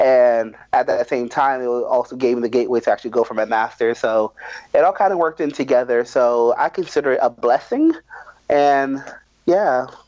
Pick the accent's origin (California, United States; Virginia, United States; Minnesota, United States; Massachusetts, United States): Massachusetts, United States; Lawrence; I am originally from Lawrence, Massachusetts, which is about 40 minutes north of Boston